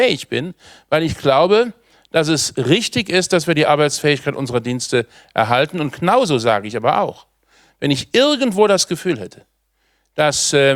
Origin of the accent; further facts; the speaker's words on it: Germany; Tatbeständen, die uns als Deutsche betreffen